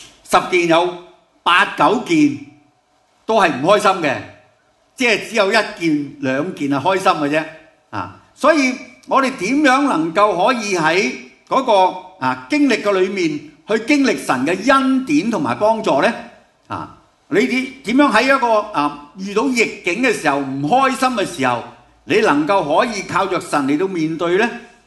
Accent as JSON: {"language": "Cantonese", "country": "China", "said": "我哋中国人有句说话人生不如意嘅事点样话？"}